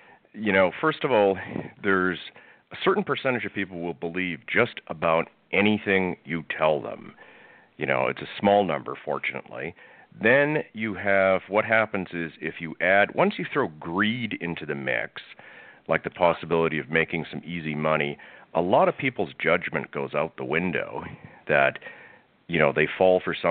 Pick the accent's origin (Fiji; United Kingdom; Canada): Canada; also born or lived in New Haven, United States; I'm Canadian. I live in Toronto, although my family is actually American. I was born in Connecticut, New Haven. I live in Toronto now